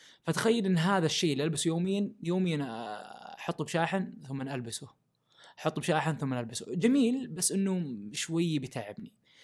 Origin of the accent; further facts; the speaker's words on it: Saudi Arabia; وشباب الموجودين عندنا في السعودية يصنعون المحتوى